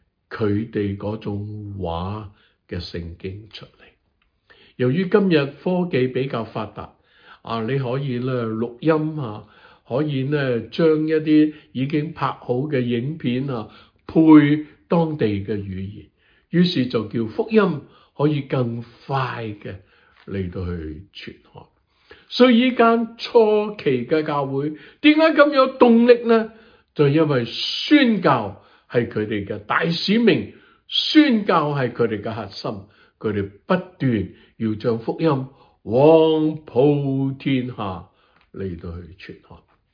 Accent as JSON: {"language": "Chinese", "country": "China", "said": "今日我们中国人都分散世界各地，曾经有人讲过，无论你去到世界哪里，你都找到中餐馆的。"}